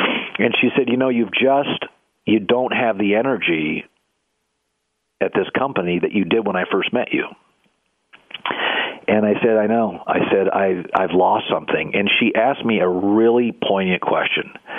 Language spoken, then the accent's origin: English; West Coast, United States; Because I grew up on the West Coast, so I watched a lot of Fox.